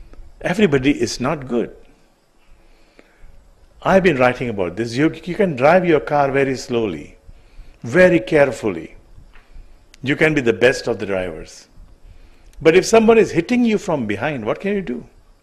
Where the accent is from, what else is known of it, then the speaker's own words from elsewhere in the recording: Solo, Central Java, Indonesia; There were not too many dogs in my hometown in Solo in Central Java, but I used to be very terrified when there was a dog.